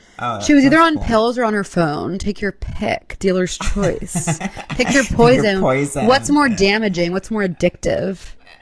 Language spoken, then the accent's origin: English; New York, United States; But I'm 30 from New York, twice the size of that girl in question.